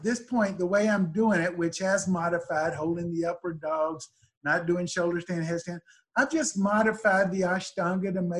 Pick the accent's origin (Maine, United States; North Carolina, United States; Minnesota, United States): North Carolina, United States; Greensboro; I was brought up in Greensboro, going to First Presbyterian Church, and it bothered me all the hypocrisy.